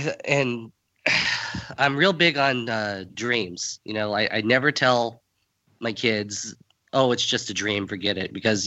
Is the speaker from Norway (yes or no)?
no; Gilbert, Arizona, United States; I'm from Gilbert, Arizona, which is just outside of Phoenix.